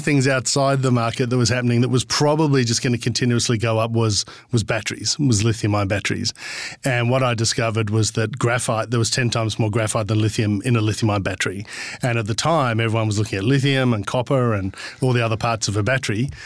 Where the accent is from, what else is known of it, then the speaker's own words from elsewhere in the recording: Perth, Western Australia, Australia; also born or lived in Kalgoorlie; I was born in the city. I was born in Perth, but I always had a rock collection as a kid, and I was always felt like I was supposed to be living in the bush.